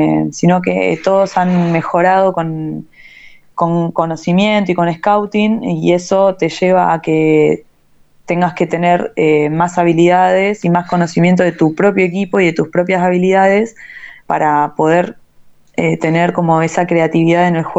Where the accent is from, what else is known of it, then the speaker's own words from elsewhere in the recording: Alejandro Korn, Buenos Aires Province, Argentina; yo soy vecina, soy de Alejandro Cor.